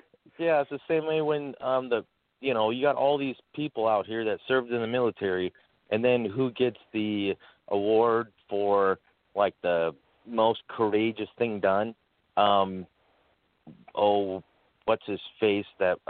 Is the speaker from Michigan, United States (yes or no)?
yes; Detroit, Michigan, United States; born there; I live up here in Michigan. I was born in Detroit, Mount Clemens General Hospital. In like 1985, my family moved out of there.